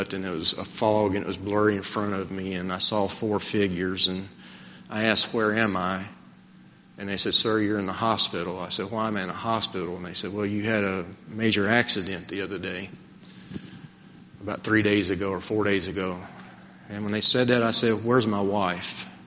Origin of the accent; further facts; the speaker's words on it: Kentucky, United States; Now, I'm old hillbilly from Kentucky, and my vocabulary sometimes is not the strongest in the world.